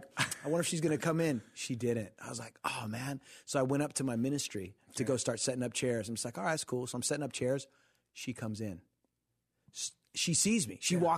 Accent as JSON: {"language": "English", "town": "Santa Ana", "region": "California", "country": "United States", "tie": "born or raised there", "said": "Yeah, I'm from Costa Mesa area. That's where I grew up"}